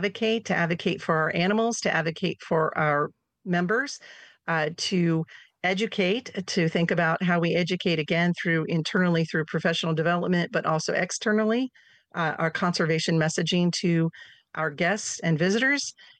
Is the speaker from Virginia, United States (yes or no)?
no; Ohio, United States; seeing animals that I would never have an opportunity to see in my backyard, being that I am from Ohio.